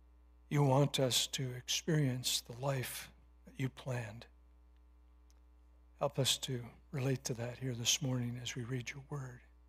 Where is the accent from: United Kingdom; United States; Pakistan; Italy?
United Kingdom; Scotland; No, I am actually Scottish, believe it or not, with a French name.